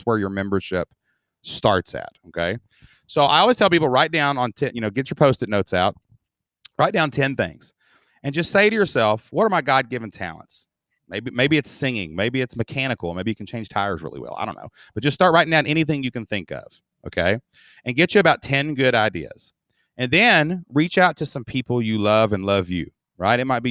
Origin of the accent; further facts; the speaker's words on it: Kentucky, United States; You can tell, Dustin, I'm from Southeast Kentucky. I talk a little funny, right? But don't confuse my intellect from my dialect